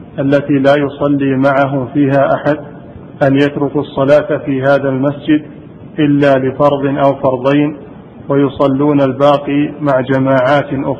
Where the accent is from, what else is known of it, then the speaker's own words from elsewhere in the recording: Jeddah, Makkah Province, Saudi Arabia; أنا من جدة وعندي دورة في الرياض لمدة شهر تقريبا